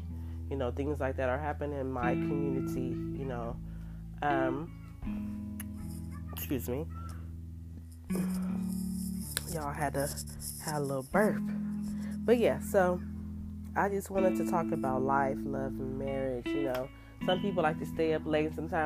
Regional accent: Sacramento, California, United States; also born or lived in Chicago; now in Stockton, United States; I'm hailed from Chicago, Illinois, but I was raised in Sacramento. I reside in Stockton, California.

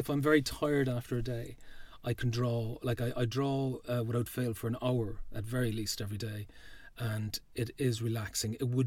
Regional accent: Ireland; So all these stories are ingrained in a lot of people as you're growing up in Ireland.

